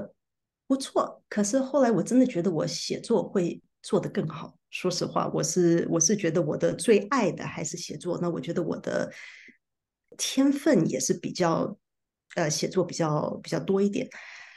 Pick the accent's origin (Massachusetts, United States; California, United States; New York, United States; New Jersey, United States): New York, United States; Chinese is a second language; also born or lived in Taiwan; 我是台湾生的，大概9岁的时候，8岁的时候，我是全家从台湾搬到纽约，所以我是纽约长大的。我中文不是很好，就是这个原因，因为我是，大部分是搬来美国以后就开始讲英文。